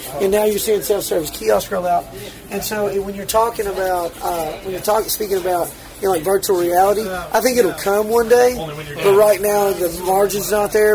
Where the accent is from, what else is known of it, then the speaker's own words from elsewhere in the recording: Bowling Green, Kentucky, United States; I'm from Bowling Green, Kentucky.